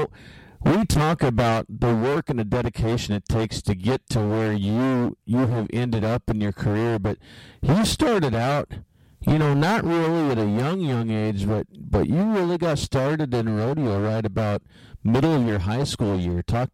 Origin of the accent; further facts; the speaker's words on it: Washington, United States; I grew up actually out in Washington State, so I know exactly what you're talking about.